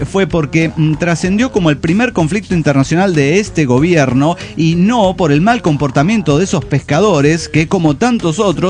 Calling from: Mendoza, Argentina; Soy la sacerdotisa de Michoacán en Mendoza, Argentina.

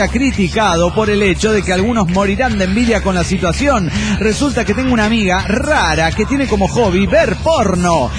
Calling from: Guadalajara, Jalisco, Mexico; de Guadalajara, Jalisco, México.

